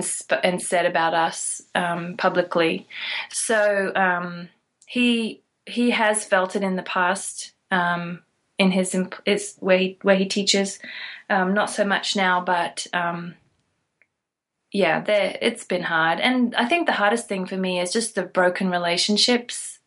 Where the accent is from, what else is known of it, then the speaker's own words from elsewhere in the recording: Australia; moved away; Growing up in Australia, it really wasn't much of an issue. When you don't have many leaders, you don't have the luxury really to say, "But what about this?" So I didn't even think about that until I moved to this country.